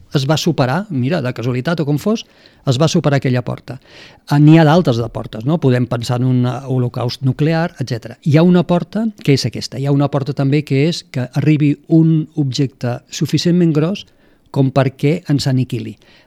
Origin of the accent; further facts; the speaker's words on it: Tarragona, Catalonia, Spain; now in Sant Cugat, Spain; que consti que sóc de Tarragona i visc a Sant Cugat